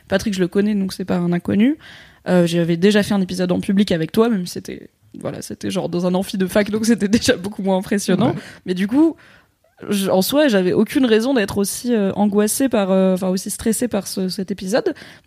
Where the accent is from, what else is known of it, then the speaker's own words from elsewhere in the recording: Morocco; Et en plus, moi, je suis marocaine.